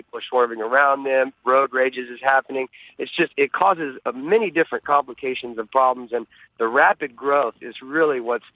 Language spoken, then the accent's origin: English; Austin, Texas, United States; back to one of your callers from Austin, I'm from Austin, another great idea.